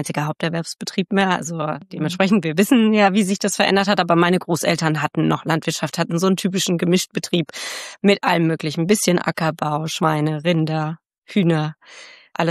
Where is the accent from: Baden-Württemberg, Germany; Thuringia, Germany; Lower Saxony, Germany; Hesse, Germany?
Hesse, Germany; Bischhausen; ich komme aus Nordhessen ursprünglich, aus einem super, super klitzekleinen Dörfchen.